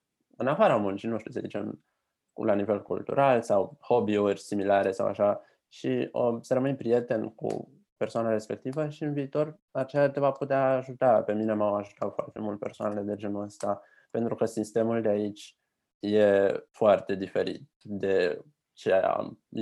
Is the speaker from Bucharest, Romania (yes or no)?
yes; Bucharest, Romania; Pentru că m-am născut în București, am urmat toate studiile în București.